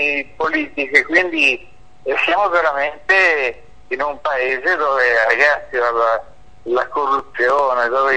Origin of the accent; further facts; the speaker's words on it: Milan, Lombardy, Italy; io sono milanese, quindi lombardo